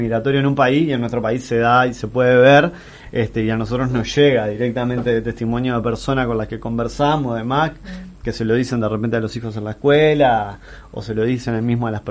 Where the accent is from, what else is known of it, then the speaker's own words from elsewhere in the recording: Uruguay; estamos algunos que somos de Uruguay.